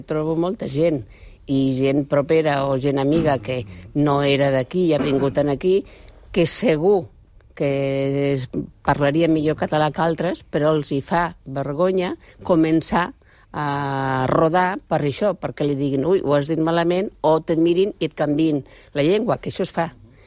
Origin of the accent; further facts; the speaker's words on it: Barcelona, Catalonia, Spain; jo sóc de Barcelona, perquè vaig néixer a Barcelona, però el català meu l'he sentit sempre amb un accent diferent